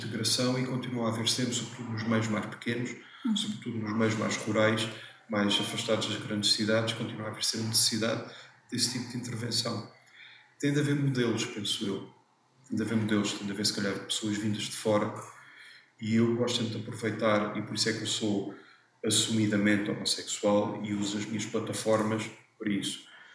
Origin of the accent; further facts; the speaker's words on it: Torres Vedras, Lisbon, Portugal; Eu sou de Torres Vedras, sou aqui de perto